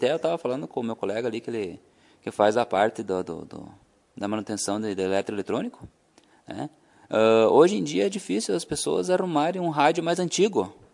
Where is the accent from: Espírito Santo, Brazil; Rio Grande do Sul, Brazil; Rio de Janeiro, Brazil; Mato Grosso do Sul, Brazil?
Rio Grande do Sul, Brazil; Lagoa Vermelha; Eu nasci aqui em Lagoa Vermelha mesmo.